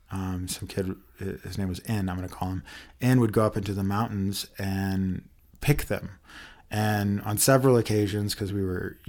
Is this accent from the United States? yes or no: yes; the South, United States; now in Colorado, United States; when I was growing up in the South.